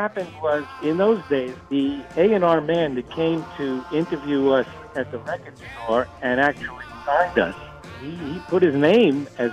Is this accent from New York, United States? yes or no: yes; Bronx, New York, United States; I was a little bit of a tough guy growing up in the East Bronx.